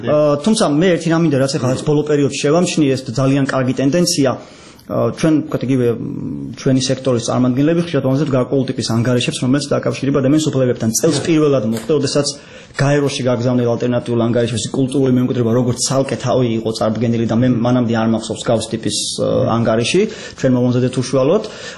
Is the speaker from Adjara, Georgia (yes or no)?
yes; Batumi, Adjara, Georgia; moved away; და რეალურად მე ბათუმში დავიბადე, გავიზარდე, როცა მიწეს პერიოდულად ჩასვლა სამთვეში იქ ოთხეში ერთხელ ხედავ რა სწრაფად იცვლება ქალაქი